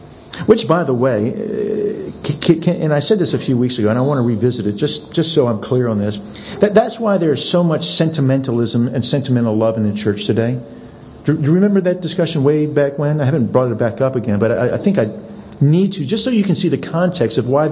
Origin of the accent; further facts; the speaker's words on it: Adelaide, South Australia, Australia; now in Sydney, Australia; I came from Adelaide. I go back to Adelaide every other year.